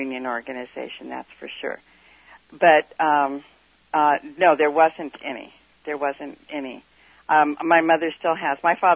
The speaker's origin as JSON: {"language": "English", "town": "Fontana", "region": "California", "country": "United States", "tie": "born there", "said": "Oh, I was born in Fontana, California"}